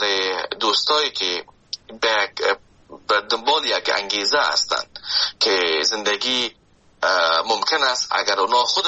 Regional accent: Afghanistan; now in Canada

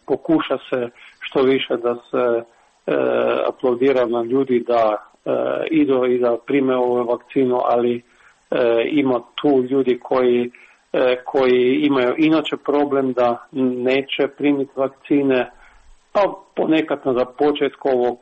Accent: Krško, Slovenia; ja koji dolazim iz Krškog

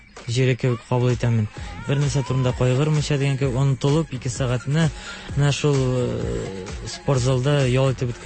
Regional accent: Kyshybay, Tatarstan, Russia; Мин Башкортстан районының Балтач районыннан, Кышыбай дигән авылдан.

